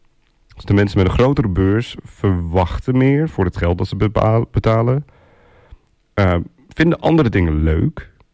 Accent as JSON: {"language": "Dutch", "town": "Assen", "region": "Drenthe", "country": "Netherlands", "said": "En zeker een bluesfestival in Assen-Drenthe, waar ik vandaan kom, heb ik het wel eens over."}